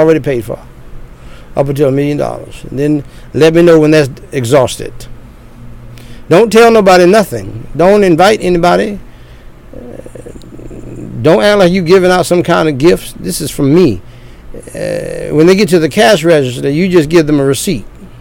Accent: the South, United States; They didn't get that from down in the country. We're from the South, but we got to go to New York first and come back.

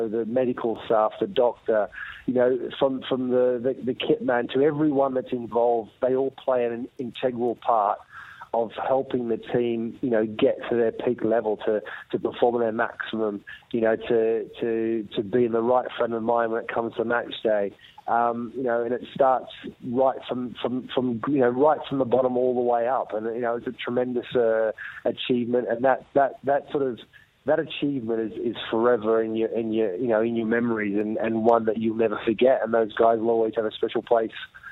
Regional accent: Australia; what we need to do as Australian players, yes, we need to evolve, and the team has evolved

